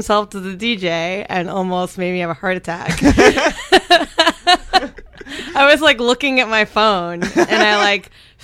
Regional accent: Miami, Florida, United States; And I was like, I'm from Miami. That's like all I could say.

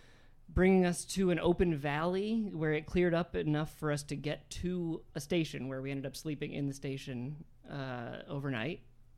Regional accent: Florida, United States; also born or lived in New York; Well, technically, I'm from New York, but I was raised in Florida.

